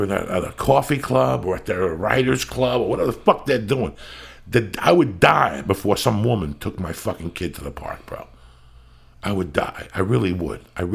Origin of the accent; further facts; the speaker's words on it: North Bergen, New Jersey, United States; I knew what I grew up in North Bergen